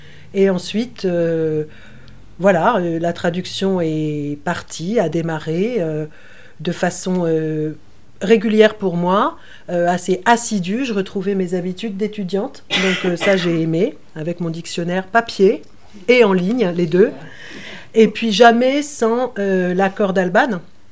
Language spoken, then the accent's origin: French; France; first language fr; en tant que française, j'aurais plutôt dû traduire de l'anglais vers ma langue.